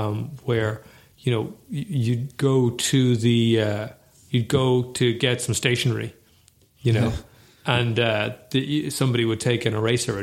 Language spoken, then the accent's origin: English; Ireland; I mean, we are Irish, right?